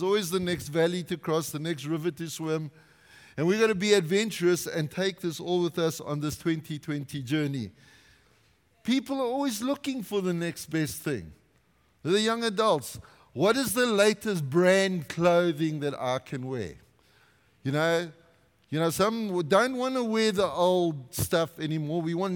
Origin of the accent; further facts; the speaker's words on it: South Africa; I'm from South Africa, I'm tough.